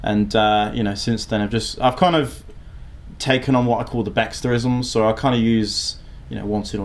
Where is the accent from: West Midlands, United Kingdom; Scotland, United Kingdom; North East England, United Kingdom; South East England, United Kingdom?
West Midlands, United Kingdom; Coventry; because I'm from Coventry originally, to try and do more sets, because I'd gamed every girl in my hometown, basically.